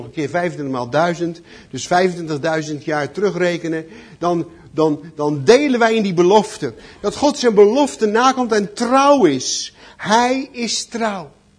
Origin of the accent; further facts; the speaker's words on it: North Brabant, Netherlands; ik kom uit Brabant natuurlijk, waar we nu wonen.